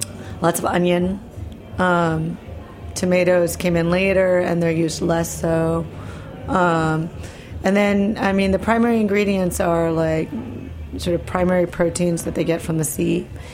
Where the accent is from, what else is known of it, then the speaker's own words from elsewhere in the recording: Midwest, United States; I grew up in the Midwest. My parents are from Argentina, where there are a lot of like Basque and Galician immigrants.